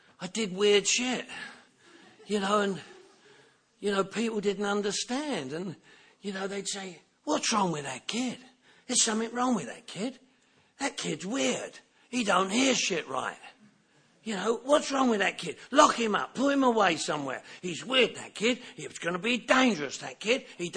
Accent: London, United Kingdom; Lady listening, I'm from Northwest London.

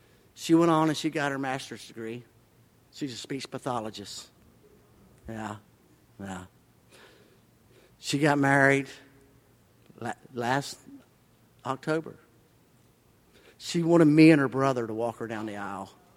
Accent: Bradford County, United States; I'm an idiot from Bradford County, y'all.

